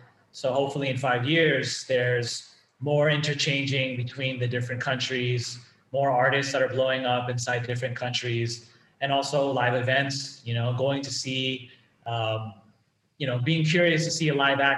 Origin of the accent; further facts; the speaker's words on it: United States; And I'm from America, you know, I'm like, who?